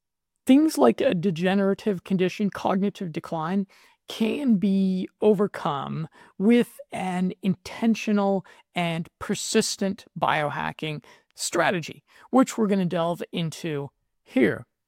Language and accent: English; United States; Okay, I'm an American, so it's a self-critical reference